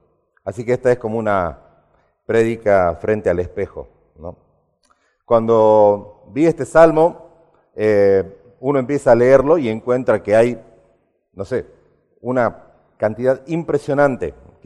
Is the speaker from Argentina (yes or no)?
yes; Salta, Argentina; cuando yo era chico, yo crecí en Salta